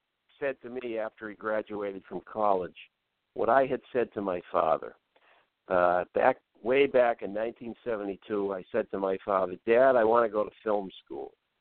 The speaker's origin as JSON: {"language": "English", "town": "Boston", "region": "Massachusetts", "country": "United States", "said": "And I'm writing about them, and I'm saying here in California, even though I'm from Boston, I'm out here doing research."}